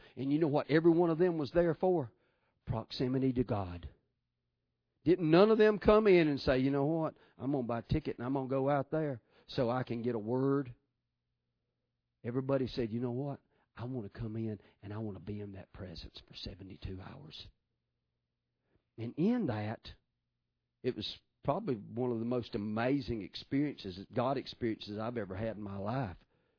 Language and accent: English; the South, United States; They'd be like, where are you from? You're from the South, aren't you? I'm like, yeah, we may be ignorant hillbillies, but we have some manners about us.